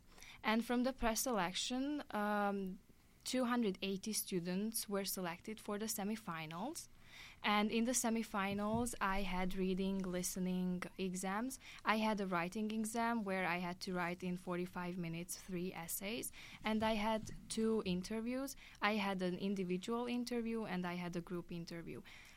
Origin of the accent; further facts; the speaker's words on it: Lebanon; now in United States; I'm from Lebanon, which is a country in the Middle East, and I'm attending Wauwatosa East High School.